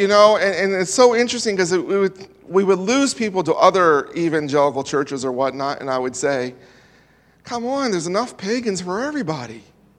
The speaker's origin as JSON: {"language": "English", "region": "East Coast", "country": "United States", "said": "I come from the East Coast."}